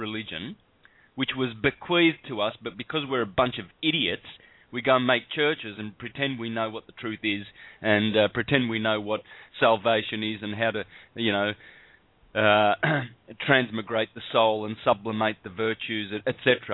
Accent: Calabria, Italy; For a start, I come from Calabria, and, you know, we don't, we've got hard heads down there, and we don't take no crap.

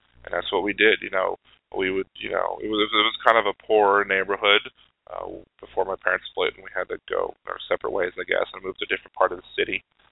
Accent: Baltimore, Maryland, United States; moved away as an adult; I left Baltimore to come live here before the Ravens got here. So, I was raised in Baltimore spent almost half my life there.

